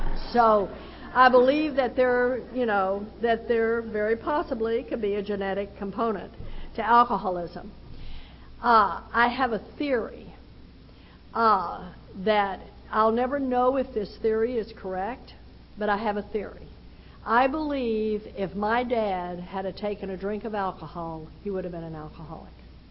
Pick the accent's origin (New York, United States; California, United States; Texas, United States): Texas, United States; And I was raised in Texas, just where they took the Bible Belt and gave it an extra pull.